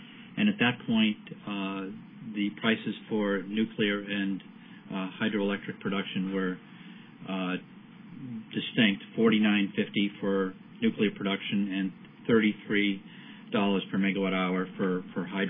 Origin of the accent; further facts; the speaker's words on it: Boston, Massachusetts, United States; accent: Boston; I won't use my Boston accent, although I'm capable of doing that for entertainment.